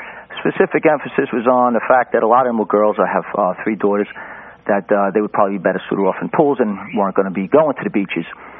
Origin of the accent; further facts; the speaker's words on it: Rockaways, New York, United States; I'm from the Rockaways.